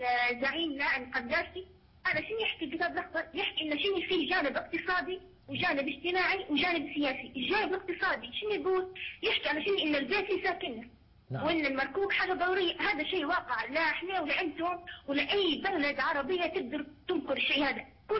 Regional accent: Libya; للكل أنا كليبية والأمر يخصني يعني كليبية عايشة في الحدث هذا أول شيء

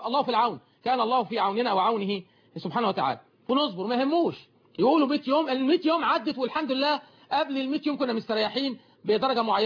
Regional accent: Suez, Suez Governorate, Egypt; من الاخوه بتوع مجلس الشورى عندنا في السويس

